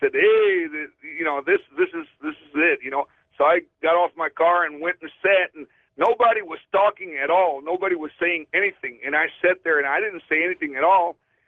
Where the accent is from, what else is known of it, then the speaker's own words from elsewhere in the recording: Harlingen, Texas, United States; now in Kansas City, United States; going from Kansas City, where I'm at right now, to South Texas, down there by Brownsville, my hometown of Harlingen.